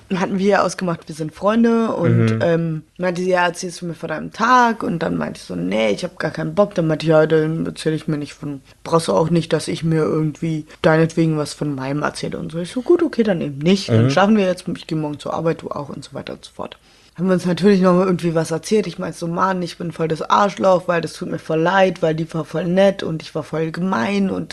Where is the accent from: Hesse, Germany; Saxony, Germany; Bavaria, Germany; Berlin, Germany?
Berlin, Germany; aber ich bin ja Berlinerin, ist mir doch egal, da trinken wir halt ein Bier in der Bahn.